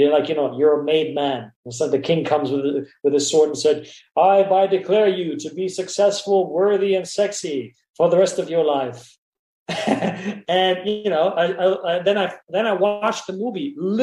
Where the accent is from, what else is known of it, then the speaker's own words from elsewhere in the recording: Germany; I was born and raised in Germany.